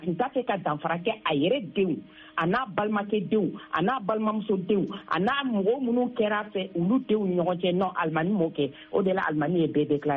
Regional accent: Mali; bon moi d'abord je suis vraiment une malienne je suis une malienne

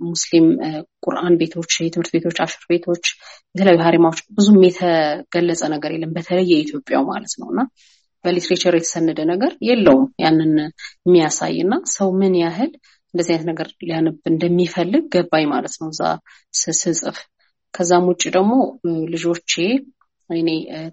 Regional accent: Debre Birhan, Amhara, Ethiopia; እኔ ደብረብርሃን ተወልጄ ነው ያደግኩት። የመጀመሪያ ድረስ ከሃይ ስኩል ደብረብርሃን ነው ያጠናቀቅኩት።

